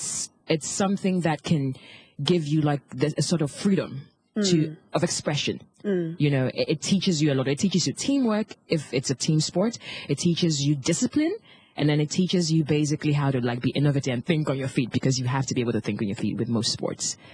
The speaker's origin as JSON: {"language": "English", "country": "Ghana", "said": "and I'm from Ghana."}